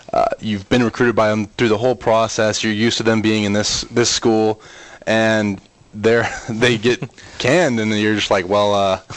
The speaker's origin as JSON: {"language": "English", "region": "Texas", "country": "United States", "tie": "born or raised there", "said": "Yeah, I was raised in Texas."}